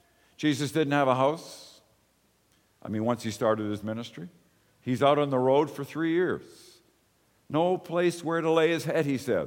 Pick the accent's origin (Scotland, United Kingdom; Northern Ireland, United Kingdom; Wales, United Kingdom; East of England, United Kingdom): Northern Ireland, United Kingdom; Belfast; born there; I was actually born in Belfast, and I'm not sure what that hospital even was.